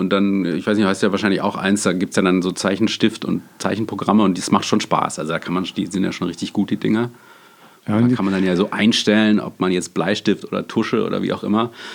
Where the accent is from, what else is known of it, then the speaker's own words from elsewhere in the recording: Freiburg, Baden-Württemberg, Germany; ich komme ja aus dem Schwarzwald, also Freiburg